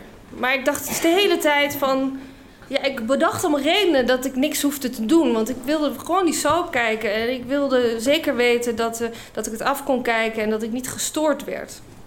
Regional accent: United Kingdom; Dutch is a second language; Want nogmaals, ik ben Brits.

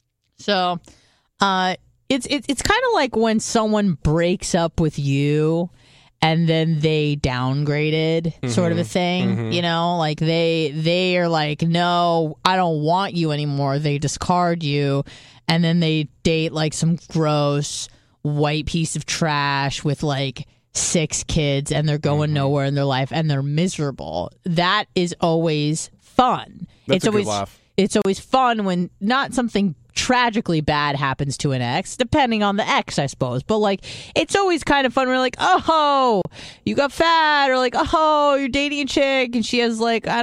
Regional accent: San Diego, California, United States; I don't want to say I escaped because I'm not from there. I'm from San Diego, so I knew good weather.

